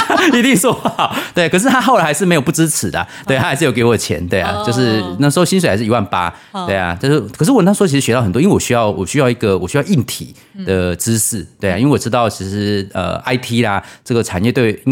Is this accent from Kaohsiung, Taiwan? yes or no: yes; Kaohsiung, Taiwan; 可是我是高雄人呐，对，所以说其实，所以说其实我那时候是在高雄，